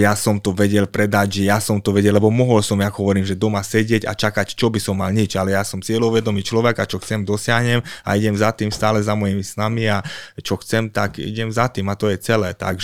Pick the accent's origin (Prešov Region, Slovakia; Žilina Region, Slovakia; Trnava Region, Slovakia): Trnava Region, Slovakia; Gabčíkovo; ja som bol človek z Gabčíkova more, čo je 5000 členová dedina, už je akože mesto a ja som sa dostal do Ameriky